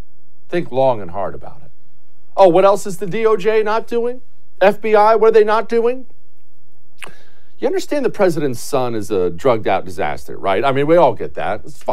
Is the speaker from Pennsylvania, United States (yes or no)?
no; Houston, Texas, United States; Donald Trump, during his presidency, had to close the Chinese consulate right in my hometown of Houston